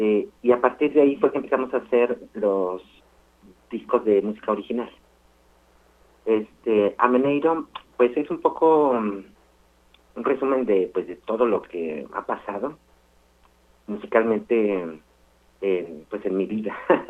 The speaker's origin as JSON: {"language": "Spanish", "region": "Mexico City", "country": "Mexico", "said": "nosotros somos del DF, yo soy del DF, y en el año 2000 yo me fui a vivir a Chiapas."}